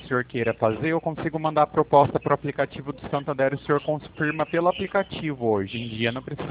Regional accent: Pirassununga, São Paulo, Brazil; Eu sou de Pirassununga.

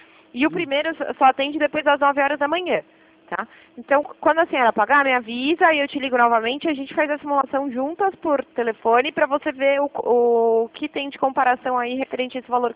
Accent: Limeira, São Paulo, Brazil; Eu sou da cidade de Limeira

